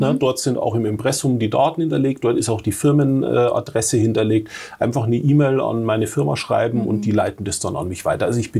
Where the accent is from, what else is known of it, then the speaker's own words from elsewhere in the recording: Coburg, Bavaria, Germany; Wir haben jetzt eine Schule bei meiner Heimatstadt in Coburg